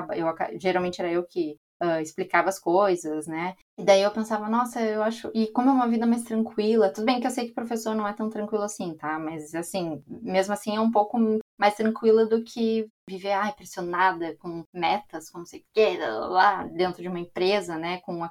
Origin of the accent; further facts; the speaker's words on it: Brazil; moved away; o país onde eu estava não favorecia, né? Que é meu país de origem, inclusive o Brasil.